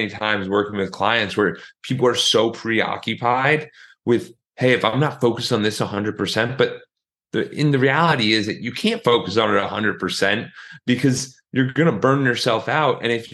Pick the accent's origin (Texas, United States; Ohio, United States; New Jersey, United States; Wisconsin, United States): New Jersey, United States; because I grew up in New Jersey, and in Jersey, a lot of people want to go to New York City after college.